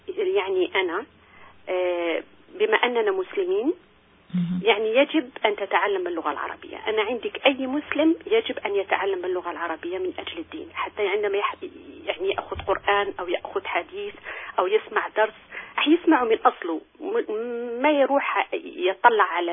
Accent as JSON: {"language": "Arabic", "country": "Algeria", "said": "أنا لأن في المنزل أتحدث فرنسي وأتحدث اللهجة الجزائرية يعني الاثنين"}